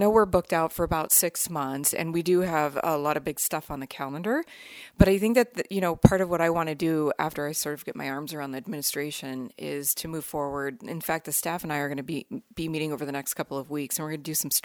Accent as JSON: {"language": "English", "town": "Seattle", "region": "Washington", "country": "United States", "said": "I come from the Seattle area"}